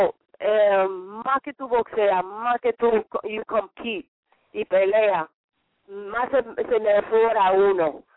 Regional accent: Puerto Rico; Acuérdate, yo soy boricua, y en toda mi carrera nunca he peleado en Puerto Rico.

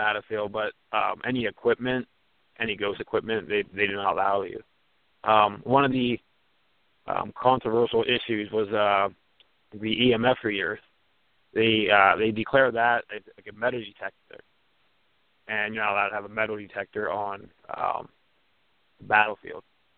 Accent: West Virginia, United States; born there; also born or lived in Pennsylvania; Yeah, well, I was born in West Virginia, and then I live in Pennsylvania. I've lived in Pennsylvania most of my life.

